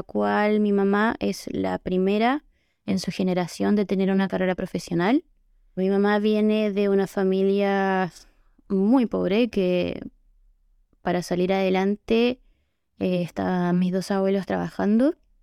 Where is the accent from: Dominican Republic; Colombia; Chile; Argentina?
Chile; moved away as an adult; now in United Kingdom; Yo soy chilena, tengo 26 años, me encuentro trabajando en Inglaterra y soy veterinaria.